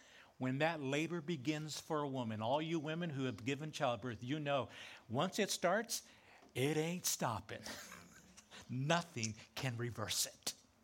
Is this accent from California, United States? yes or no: yes; California, United States; I grew up in Southern California and lived there up through my early adult years.